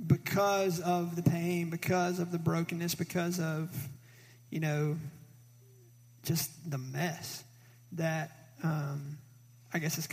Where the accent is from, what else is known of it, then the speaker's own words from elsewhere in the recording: Memphis, Tennessee, United States; I mean, I could say, I grew up in Memphis, born and raised.